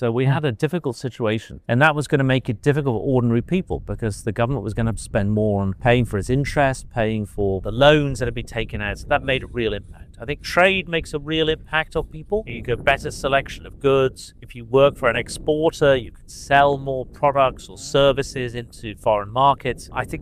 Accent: United States; born there; As you rightly point out, I was born in the United States, but I returned to the United States in the 1990s.

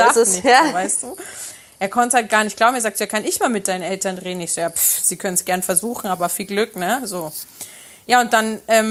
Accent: Germany; Also mein Papa ist aus Rom, meine Mama aus Sardinien. Ich bin aber in Deutschland groß geworden

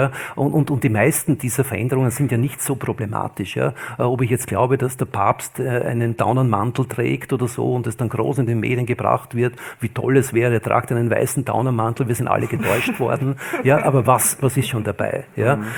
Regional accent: Austria; ich bin in Österreich aufgewachsen, da hat man gewissermaßen noch geglaubt

